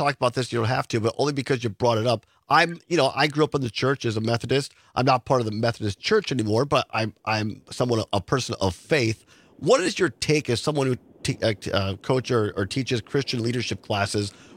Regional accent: Richland Center, Wisconsin, United States; born or raised there

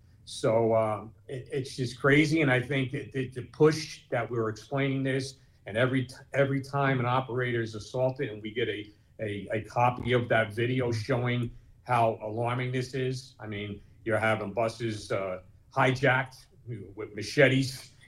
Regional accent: Newark, New Jersey, United States; I rode buses in my day. I born and raised in Newark. I used to go to school taking a bus.

